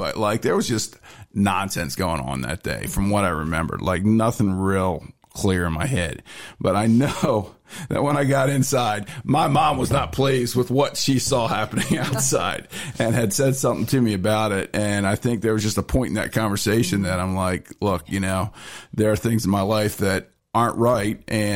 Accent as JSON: {"language": "English", "town": "Lancaster", "region": "Pennsylvania", "country": "United States", "said": "Originally, I'm from Lancaster, Pennsylvania. I grew up in a family of six."}